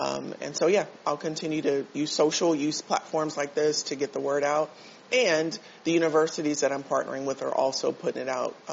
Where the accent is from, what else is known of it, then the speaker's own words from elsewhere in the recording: Pasadena, California, United States; Rose is the city of Pasadena where I grew up, and then I grew up in Concrete community.